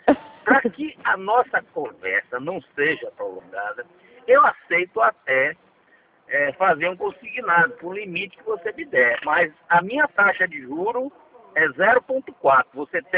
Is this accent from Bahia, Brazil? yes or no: yes; Salvador, Bahia, Brazil